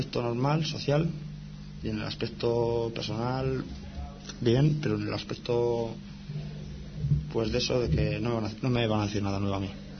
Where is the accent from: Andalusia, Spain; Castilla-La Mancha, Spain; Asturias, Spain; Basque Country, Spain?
Basque Country, Spain; Santurce; Lo hago yo mucho mejor y soy, pues eso, de Santurce. Y en Santurce una gran basura, es decir, que no es mejor.